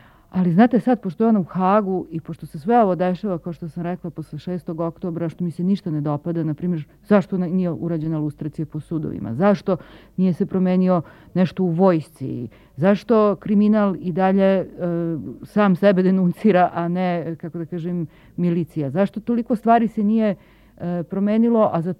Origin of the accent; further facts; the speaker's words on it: Italy; gde sam ne samo boravila, nego živela u Rimu, ja sam odrasla u Italiji